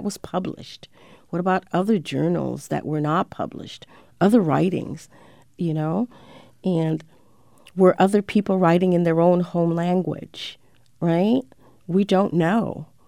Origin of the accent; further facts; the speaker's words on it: Jamaica; I'm originally from Jamaica